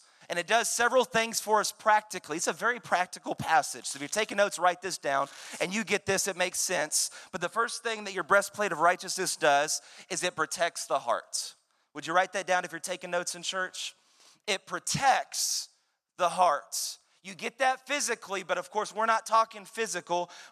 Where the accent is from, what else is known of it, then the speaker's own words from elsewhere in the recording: Dallas, Texas, United States; I'm from Dallas. A lot of you know that, so forgive me.